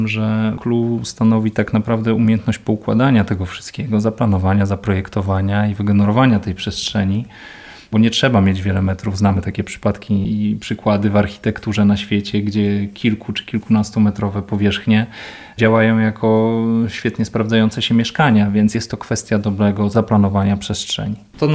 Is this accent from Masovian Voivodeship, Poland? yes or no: no; Polanica-Zdrój, Lower Silesian Voivodeship, Poland; wychowywałem się w takim uzdrowisku w Kotlinie Kłodzkiej w Polanicy, więc zawsze to były małe miejscowości, ale wielka miłość do tego miejsca i sentyment spowodowały, że tu wróciłem